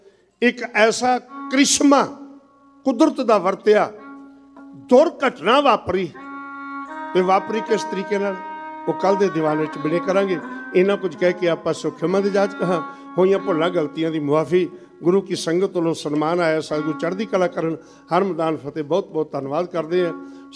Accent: Algon, Punjab, India; ਕਲਸੀਆਂ ਪਿੰਡ ਦਾ, ਮੇਰੇ ਪਿੰਡ ਅਲਗੋਂ ਦੇ ਨੇੜੇ ਹੈ, ਉਹਨੇ ਅਲਗੋਂ ਸ਼ਹਿਰ ਵਿੱਚ ਬੜੇ ਵਿਸਥਾਰ ਨਾਲ ਆਣ ਕੇ ਦੱਸਿਆ ਅਰਥ ਕੀਤੇ

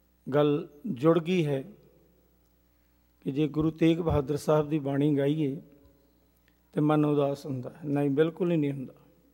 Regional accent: Punjab, India; ਮੇਰੇ ਪਿੰਡ ਦੇ ਵਿੱਚ, ਜਿਸ ਪਿੰਡ ਦਾ ਮੈਂ ਜੰਮਪਲ ਹਾਂ, ਜ਼ਿਲ੍ਹਾ ਗੁਰਦਾਸਪੁਰ ਵਿੱਚ

